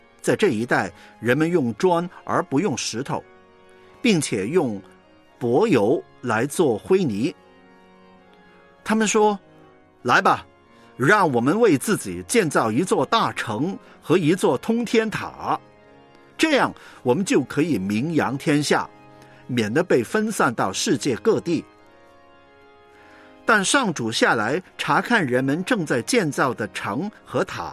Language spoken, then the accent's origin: Chinese; Guangdong, China; first language Cantonese; Chinese is a second language; now in Hong Kong; 本来就不是以这个普通话做母语的。我本来就是一个广东人，在香港生活，那我的母语就是粤语啊，广东话，我在家里绝大部分的时间都是说广东话，说粤语